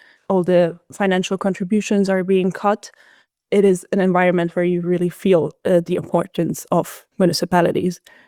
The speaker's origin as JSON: {"language": "English", "country": "Hungary", "tie": "born or raised there", "second_language": "English", "said": "because I grew up in Hungary"}